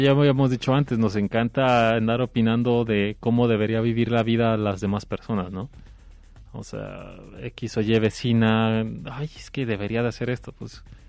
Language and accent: Spanish; Mexico; no sé si sea una cuestión de aquí como mexicana